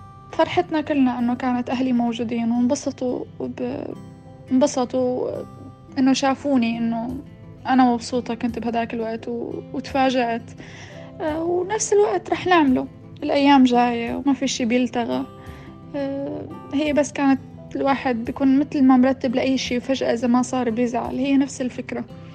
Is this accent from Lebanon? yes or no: no; Syria; في ظروف مثل ظروف حرب، أنا من سوريا